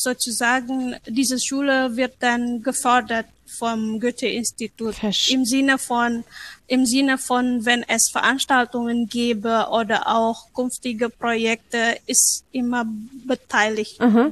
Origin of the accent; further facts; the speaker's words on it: Bandung, West Java, Indonesia; Zum Beispiel bei uns in Indonesien und speziell in Bandung